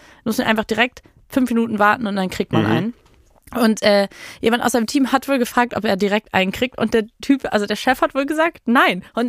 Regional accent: Berlin, Germany; Also meine Meinung als Berlinerin.

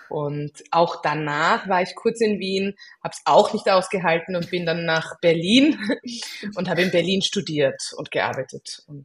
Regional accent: Hong Kong; also born or lived in Austria; Hongkong war für mich eigentlich meine Heimat, also im Sinne von, dort habe ich mich zu Hause gefühlt. Ich war 2 Jahre alt, als wir dorthin gezogen sind.

